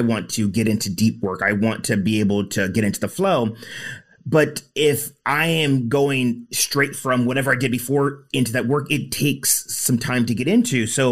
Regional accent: United States; You know, I grew up in the States and elementary school

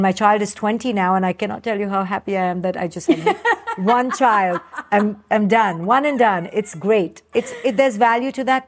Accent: India; I came from India. You came from the Mediterranean culture.

